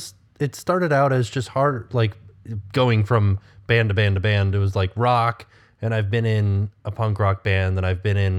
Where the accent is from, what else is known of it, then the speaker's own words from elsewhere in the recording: Orlando, Florida, United States; I feel like because I grew up in Orlando, we have these weird things where you have like a stay in school jam.